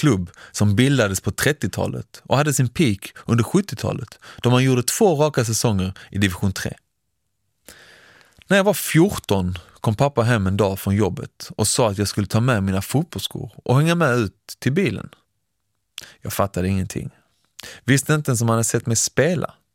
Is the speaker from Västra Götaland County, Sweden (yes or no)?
no; Lund, Skåne, Sweden; och precis som det låter kommer jag från Skåne. Närmare bestämt Lund, lärdomstaden, den lilla storstaden för det bildade och kloka.